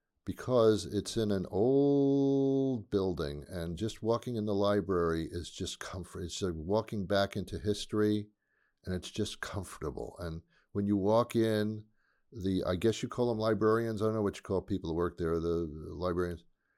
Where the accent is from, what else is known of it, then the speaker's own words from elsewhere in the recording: New Jersey, United States; And he's from New Jersey. I'm from New Jersey too.